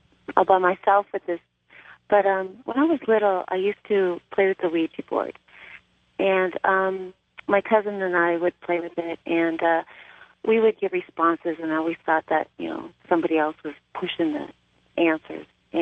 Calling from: Colorado, United States; I'm calling from Colorado.

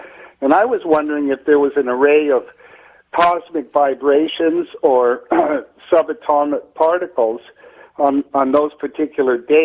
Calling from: Dana Point, California, United States; Well, I'm calling you from Dana Point, California. I'm out under the moon here and looking at Venus.

